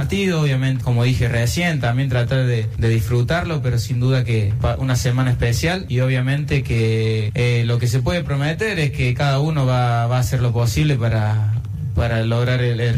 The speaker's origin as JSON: {"language": "Spanish", "region": "Córdoba", "country": "Argentina", "said": "yo que soy de acá, de Córdoba, tengo toda mi familia"}